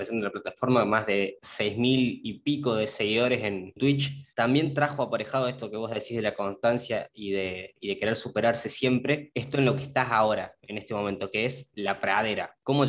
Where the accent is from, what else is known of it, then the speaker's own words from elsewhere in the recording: Córdoba, Argentina; vos sos de Córdoba Capital, somos coterráneos